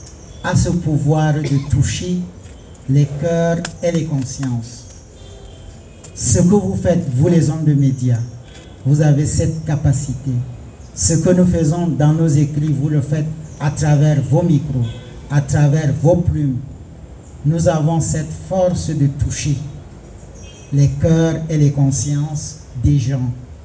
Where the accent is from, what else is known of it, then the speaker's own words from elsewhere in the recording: Kousséri, Far North, Cameroon; Imaginez-vous, nous sommes tous Camerounais, issus de cette zone. Actuellement, si je décide de me rendre chez moi à Kousséri, je suis obligé de sortir du Cameroun, prendre le vol, aller au Tchad, atterrir à N'Djamena, avant de traverser pour entrer chez moi.